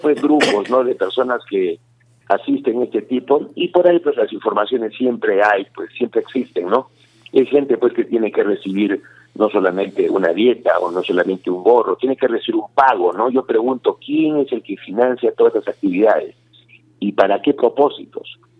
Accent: Arequipa, Peru; Ya no solamente somos los arequipeños

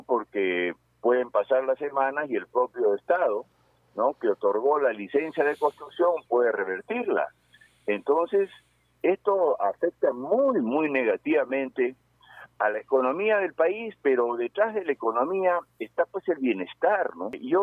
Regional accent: Peru; siento yo como peruano

